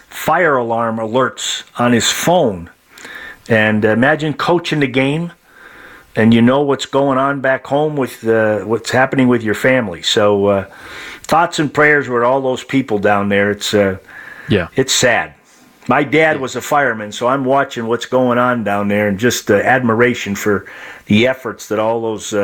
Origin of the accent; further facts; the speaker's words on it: Massachusetts, United States; And you know that I'm from Massachusetts